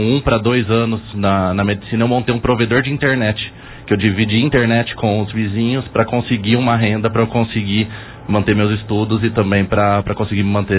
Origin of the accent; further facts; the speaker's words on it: Bebedouro, São Paulo, Brazil; born there; Bebedouro, na verdade meus pais são libaneses, eles nasceram no Líbano, vieram para cá com 8 anos de idade. E aí a gente nasceu todos nós em Bebedouro.